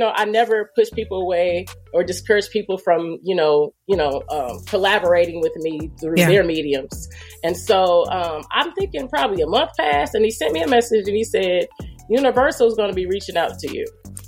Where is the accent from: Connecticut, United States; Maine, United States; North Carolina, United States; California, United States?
North Carolina, United States; also born or lived in Virginia; when we used to live in, Virginia, because I'm from North Carolina, but we used to live in Virginia